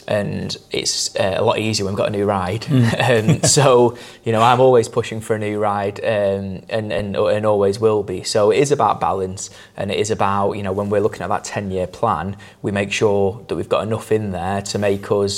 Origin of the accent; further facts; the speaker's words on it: Blackpool, North West England, United Kingdom; I'm from Blackpool